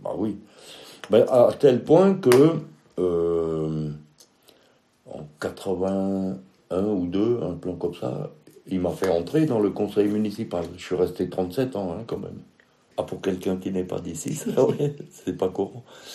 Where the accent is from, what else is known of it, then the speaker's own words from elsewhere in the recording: Grand Est, France; Moi, je suis alsacien déjà, ça n'a rien à voir avec la mentalité d'ici déjà.